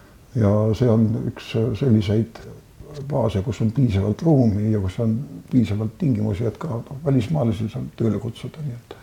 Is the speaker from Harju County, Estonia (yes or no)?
no; Muhu, Saare County, Estonia; Ma mingis mõttes pean ka ennast, aga ma olen ikka põhiselt olemiselt, ma olen ikka muhulane.